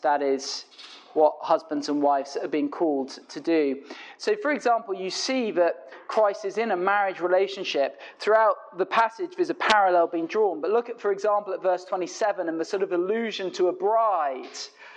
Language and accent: English; York, Yorkshire and the Humber, United Kingdom; I grew up in York, which is a lovely sort of ancient town. We lived in the boring suburbs, but I go into the centre sometimes